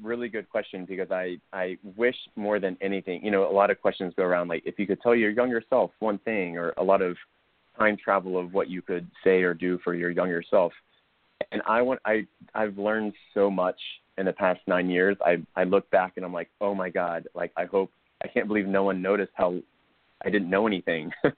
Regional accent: Driftwood, Texas, United States; and I'm like, well, I'm from Driftwood, Texas. And they're like, oh, it actually is a town.

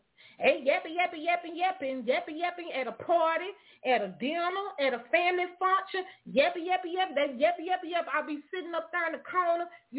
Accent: Opelousas, Louisiana, United States; also born or lived in Dallas, United States; I grew up in, you know, I grew from West Dallas Project, but I grew up in Opelousas, Louisiana.

